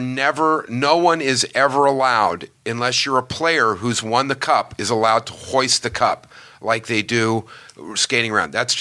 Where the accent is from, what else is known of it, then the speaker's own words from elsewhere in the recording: Oklahoma, United States; I'm from Oklahoma.